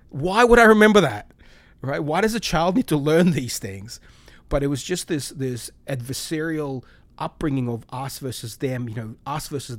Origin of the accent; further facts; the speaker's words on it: Chisinau, Chișinău, Moldova; I remember the exact park bench in this apartment complex where I grew up in Kishinev.